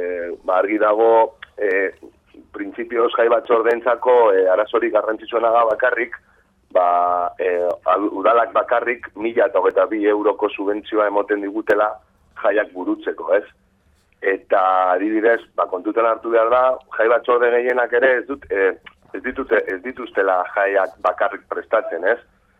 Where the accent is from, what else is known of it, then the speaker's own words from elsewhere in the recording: Bilbao, Basque Country, Spain; nire kasuan nik adibidez, Deustuko Herriberakoa naiz